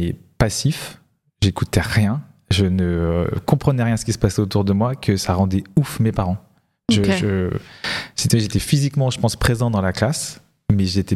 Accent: Sallanches, Auvergne-Rhône-Alpes, France; Bah donc moi je suis né à Sallanches. Les gens connaissent Sallanches parce qu'ils passent par là pour aller au ski souvent. Mais j'ai surtout grandi à Thonon-les-Bains.

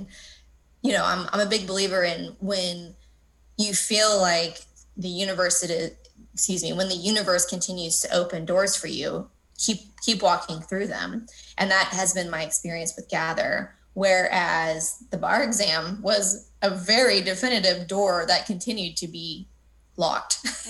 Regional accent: United States; now in Paris, France; You know, I'm already American in Paris.

